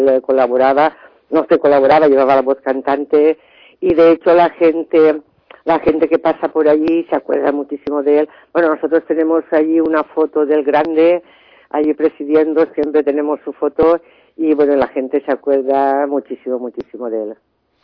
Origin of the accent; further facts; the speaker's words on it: Xàtiva, Valencian Community, Spain; de Xàtiva. Y bueno, he estado y estoy en muchos colectivos de solidaridad